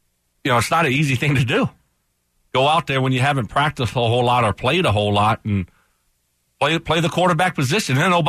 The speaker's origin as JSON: {"language": "English", "region": "the South", "country": "United States", "said": "I'm from the South. I'm from the, you know, the bayou."}